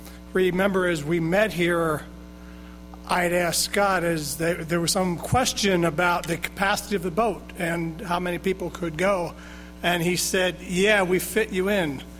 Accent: Danville, United States; I'm a Methodist from Danville.

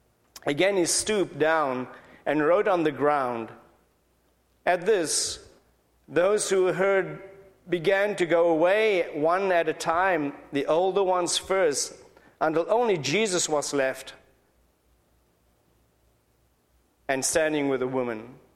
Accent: Cape Town, Western Cape, South Africa; moved away; I'm from Cape Town, South Africa, and I came here about 6 years ago

